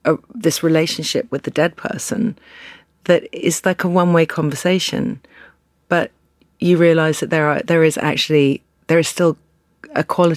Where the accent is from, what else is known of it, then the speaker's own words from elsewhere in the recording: England, United Kingdom; growing up in England, you're not primed